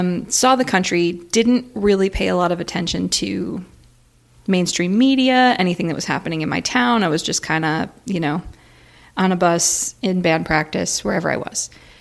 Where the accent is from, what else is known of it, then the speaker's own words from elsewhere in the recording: Ann Arbor, Michigan, United States; So here's the truth. I come from Ann Arbor, Michigan, where there are fairy doors.